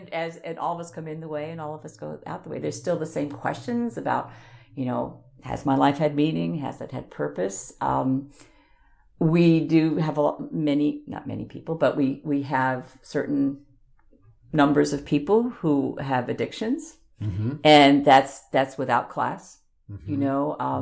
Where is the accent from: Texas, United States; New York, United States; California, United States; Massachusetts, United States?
New York, United States; When I was growing up on Long Island, the Palisades Amusement Park was in New Jersey.